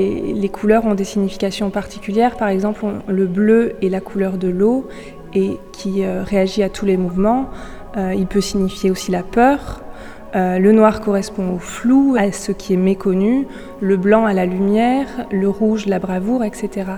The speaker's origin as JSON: {"language": "French", "country": "France", "said": "chez nous en France."}